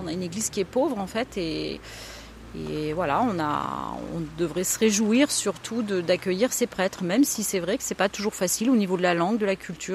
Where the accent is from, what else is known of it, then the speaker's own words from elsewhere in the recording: Auvergne-Rhône-Alpes, France; je suis très attachée à mes racines, je suis auvergnate